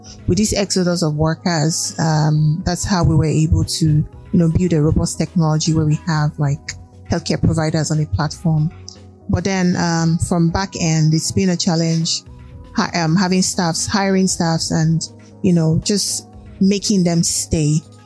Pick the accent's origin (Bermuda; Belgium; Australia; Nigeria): Nigeria; being the only Nigerian and being a Nigerian woman on that platform.